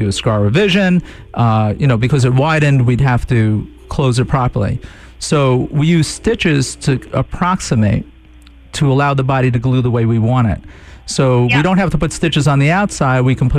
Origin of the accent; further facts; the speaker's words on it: New York, United States; I'm from New York, so I never know.